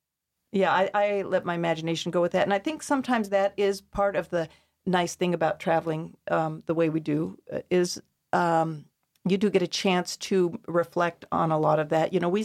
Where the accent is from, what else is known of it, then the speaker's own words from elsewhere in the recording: Alaska, United States; And I think growing up in Alaska, it's impressed upon you how unique and beautiful the place you come from is.